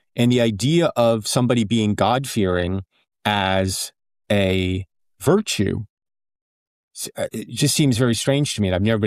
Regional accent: United States; And it might just be because I'm an American.

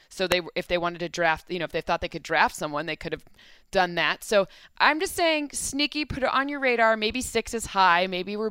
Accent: Midwest, United States; I'm bad at lying. I'm from the Midwest.

